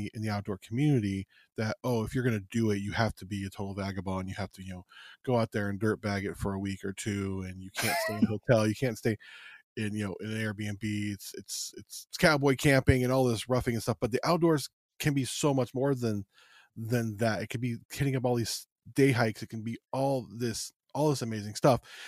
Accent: Las Vegas, Nevada, United States; also born or lived in Los Angeles, United States; I'm a city kid. I grew up outside of Los Angeles and then in Las Vegas.

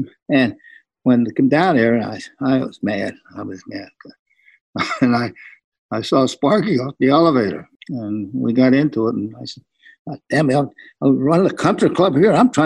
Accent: New York, United States; Growing up in New York, I knew the mystic of the Yankees.

